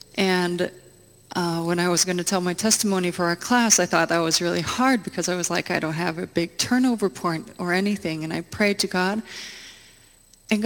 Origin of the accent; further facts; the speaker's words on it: Norway; I'm from Norway.